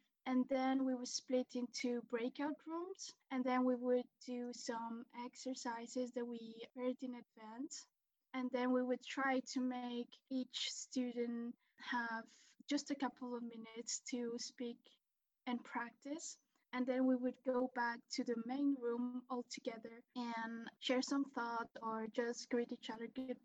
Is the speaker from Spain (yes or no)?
yes; Spain; also born or lived in Brussels, Belgium; I grew up in Spain and we lived in Brussels, Belgium for about 5 years. So I haven't used my Spanish a lot in the past couple of years.